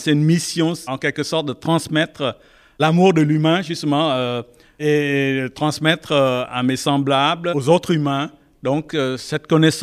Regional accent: Vietnam; French is a second language; jamais connu l'impression de paix dans mon pays quand j'ai grandi. Vous savez, c'est la première fois que je suis sorti du Vietnam, c'était en Suisse.

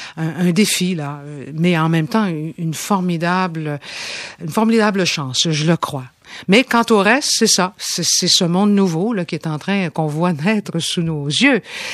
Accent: Quebec, Canada; Il y en a encore un peu chez nous, au Québec et au Canada.

